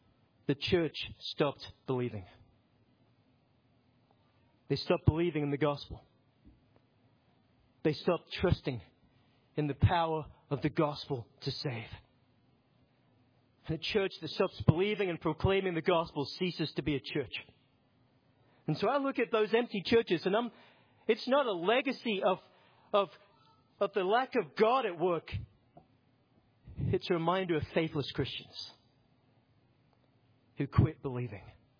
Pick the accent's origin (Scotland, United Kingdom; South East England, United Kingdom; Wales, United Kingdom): Scotland, United Kingdom; Aberdeen; I walk through my hometown in Aberdeen